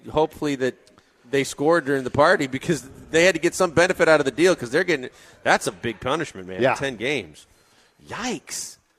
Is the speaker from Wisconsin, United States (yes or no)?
yes; Wisconsin, United States; which just happens to be in my home state of Wisconsin